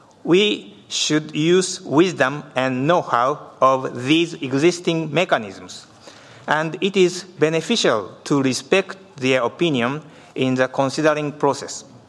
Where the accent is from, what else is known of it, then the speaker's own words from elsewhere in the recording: Japan; from Japan.